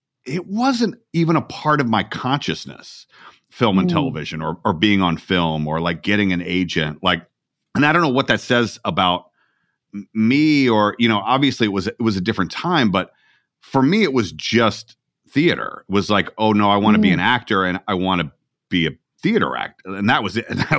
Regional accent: Atlanta, Georgia, United States; I grew up in Atlanta.

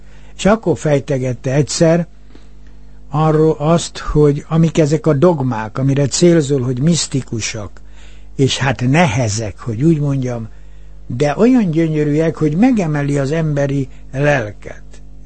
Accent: Rákosfalva, Budapest, Hungary; Rákosfalván születtem, én az itt volt a Budapest határában, Rákosi réteg, ugye Kőbányával összekötött Zugló, egy gyönyörű vidék, és ott volt ilyen kisvárosi tiszta hangulat

